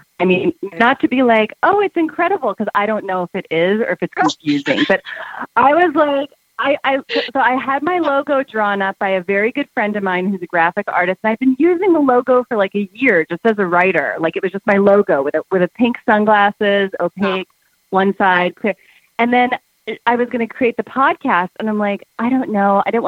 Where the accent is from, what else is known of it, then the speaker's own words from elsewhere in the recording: East Coast, United States; I grew up on the East Coast, and we were part of this cult.